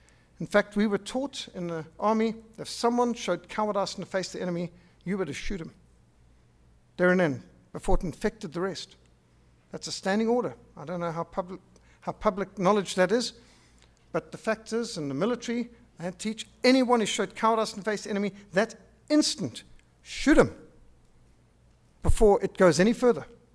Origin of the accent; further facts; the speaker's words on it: Zimbabwe; I was brought up in Rhodesia where we still had the old type education.